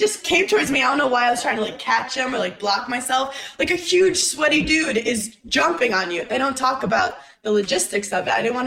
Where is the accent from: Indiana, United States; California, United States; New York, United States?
New York, United States; Brooklyn; I'm from Brooklyn, New York.